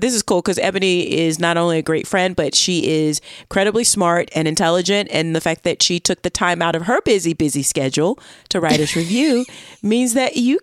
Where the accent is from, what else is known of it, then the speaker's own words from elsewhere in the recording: United States; as an American who there's guns everywhere